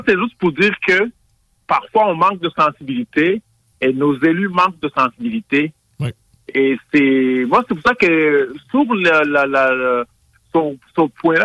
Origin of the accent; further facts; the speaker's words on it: Rwanda; born there; Moi, je suis né au Rwanda.